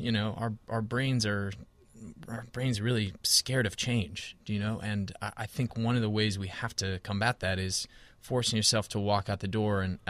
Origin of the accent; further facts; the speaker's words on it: California, United States; So yeah, I'm from California originally.